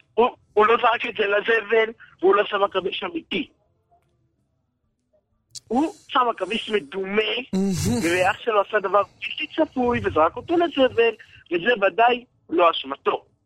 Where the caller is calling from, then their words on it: Jerusalem, Jerusalem District, Israel; אני מירושלים.